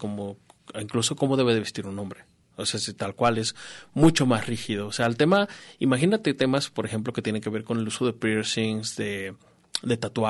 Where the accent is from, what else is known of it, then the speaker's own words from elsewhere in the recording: Mexico; en mi país, en México